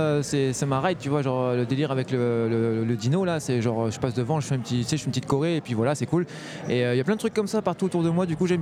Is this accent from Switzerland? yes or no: no; Brittany, France; Moi, je suis du coin. Hein. Je suis un petit breton là